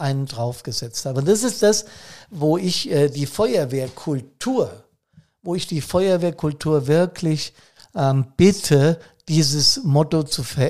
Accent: Hesse, Germany; born or raised there

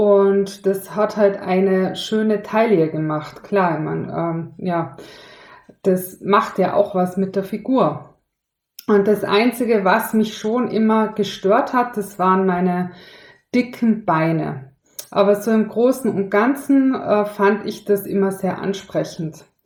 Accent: Tyrol, Austria; ich bin ja in Tirol aufgewachsen

